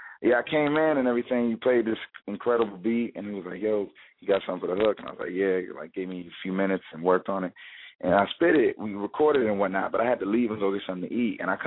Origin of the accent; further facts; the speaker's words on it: Detroit, Michigan, United States; now in Los Angeles, United States; I'm an artist from Detroit. Alternative hip-hop, R&B, everything. It's been just a great journey. I'm out in L.A. now, and everything's been going pretty good. I can't complain. Raised in Detroit